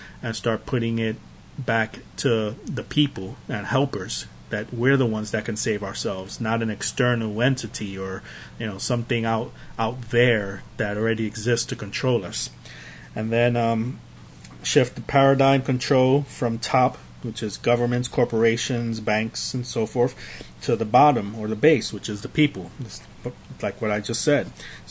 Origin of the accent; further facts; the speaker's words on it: Bronx, New York, United States; like I know in where I grew up in the Bronx, that there were a lot of empty lots where just abandoned buildings and buildings that had been torn down